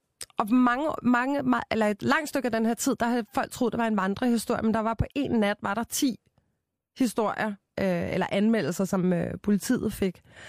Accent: Copenhagen, Capital Region of Denmark, Denmark; jeg er fra København, Simon. Mm. Jeg er jo slet ikke vokset op som et rigtigt mandfolk, jo.

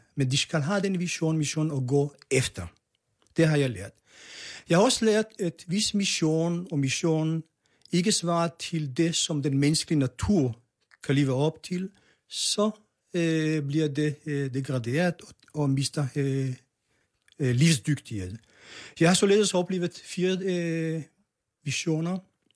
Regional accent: Israel; Danish is a second language; now in Copenhagen, Denmark; Jeg stammer fra Israel. Jeg voksede op i en kibbutz, oplevede 2 kriger som barn, deltog i 2 krige som voksen.

